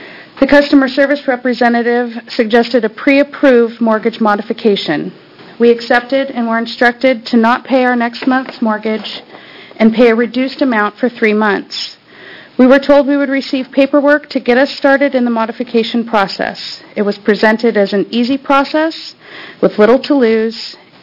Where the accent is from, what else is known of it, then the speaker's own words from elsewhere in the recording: Portland, Oregon, United States; from Portland. Nearly 10 years ago, my husband and I bought our modest home in North Portland.